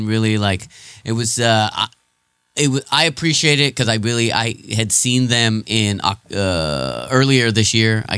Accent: Kingsburg, California, United States; the kind of place I grew up in Kingsburg and had friends who had farms.

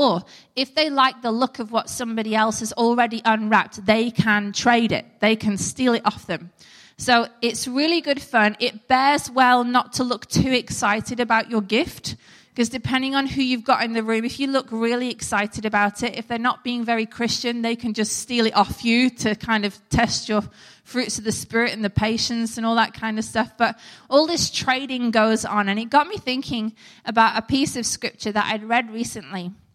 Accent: United Kingdom; now in Australia; You may guess from my accent, I am not a native Aussie, although this is our adopted homeland and we love it. From the moment that we set our feet on Australian soil, we felt like we were home.

